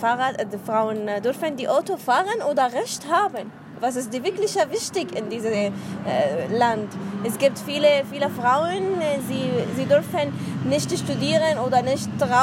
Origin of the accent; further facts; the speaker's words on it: Saudi Arabia; German is a second language; moved away as an adult; now in Germany; Ich komme aus Saudi-Arabien, aber meine Nationalität ist Syrien. Ich habe in Saudi-Arabien geboren und studiere, arbeite